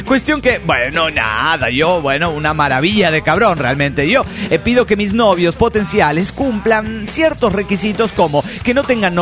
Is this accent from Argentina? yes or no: no; Mexico City, Mexico; also born or lived in Aguascalientes; now in Toluca, Mexico; Soy hidrochilanga y estoy en Toluca, porque ¿sabes? En realidad yo nací en Aguascalientes y luego casi que me crié en el Chilangolandia, en el DF mexicano, y ahora estoy en Toluca y soy la geografía mexicana toda en una.